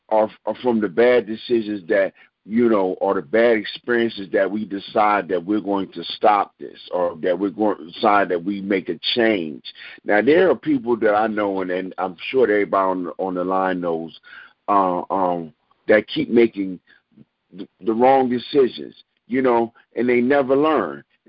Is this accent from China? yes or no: no; Brooklyn, New York, United States; I'm from Brooklyn, so I'm a little bit unrefined.